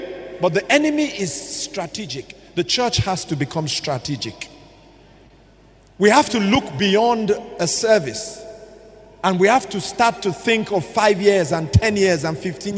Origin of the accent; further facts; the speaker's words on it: Nigeria; I say, I'm Nigerian. I'm African. We have a thick skin.